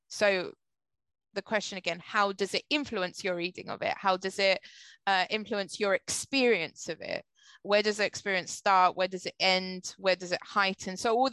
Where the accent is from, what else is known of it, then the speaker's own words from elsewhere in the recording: Cyprus; I come from a very small place in Cyprus. I'm a British Cypriot